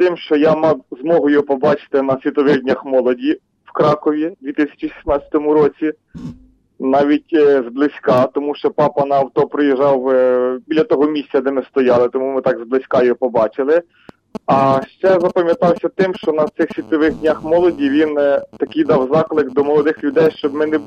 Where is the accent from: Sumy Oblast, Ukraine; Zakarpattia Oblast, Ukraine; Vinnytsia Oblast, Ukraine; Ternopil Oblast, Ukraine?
Vinnytsia Oblast, Ukraine; Vinnytsia; я з Вінниці.